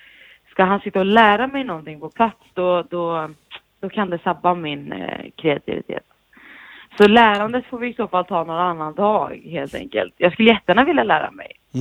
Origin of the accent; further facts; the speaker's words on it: Västra Götaland County, Sweden; jag är ju från Västra Götaland, om man säger så.